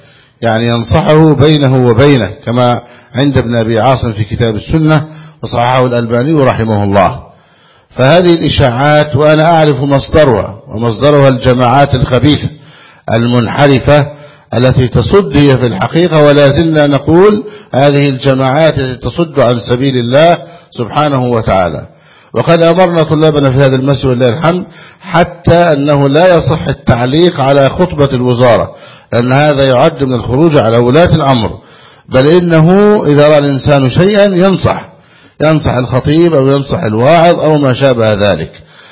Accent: Egypt; نسأل الله جل وعلا أن يحفظ بلدنا مصر أمنا أمانا

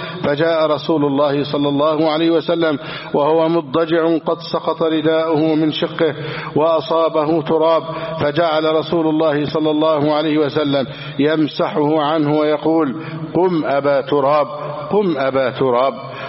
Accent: Egypt; بلدنا مصر

